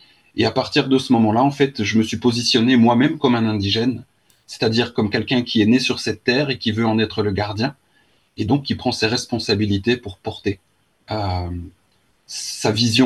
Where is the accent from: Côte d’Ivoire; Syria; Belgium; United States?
Belgium; Charleroi, Wallonia; born there; donc moi je suis belge, je suis né à Charleroi, en ville